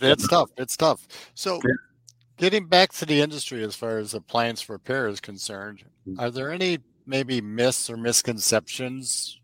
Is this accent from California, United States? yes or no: no; Wisconsin, United States; So my joke was always that I grew up in Wisconsin